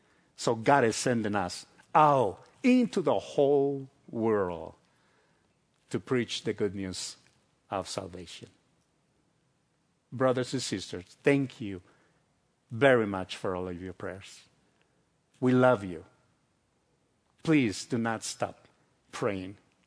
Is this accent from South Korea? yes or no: no; Mexico; English is a second language; now in United States; I saw myself in my hometown 29 years ago, preaching the gospel to multitudes. The downtown area in my hometown was full with hundreds and hundreds and hundreds of people. And I knew in my heart that I was going to go back to Mexico someday.